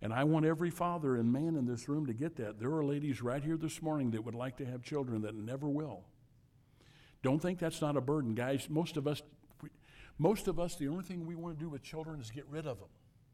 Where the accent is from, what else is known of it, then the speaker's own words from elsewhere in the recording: St. Louis, Missouri, United States; born there; I was born in St. Louis because they went over to a specialist, St. Louis Maternity Hospital